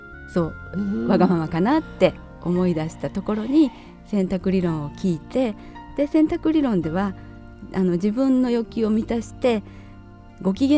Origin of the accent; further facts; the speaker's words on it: Osaka, Japan; moved away as an adult; now in Ehime, Japan; 大阪出身なので結構若い時はお休み取って海外旅行も行ってたんです。でそれが結婚して愛媛に来て